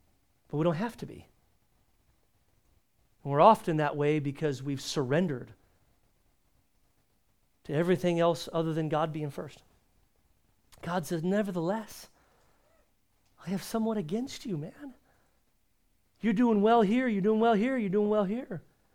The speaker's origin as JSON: {"language": "English", "town": "San Diego", "region": "California", "country": "United States", "tie": "born or raised there", "said": "Sometimes here in the Southern California culture, I grew up in San Diego, it's all I know."}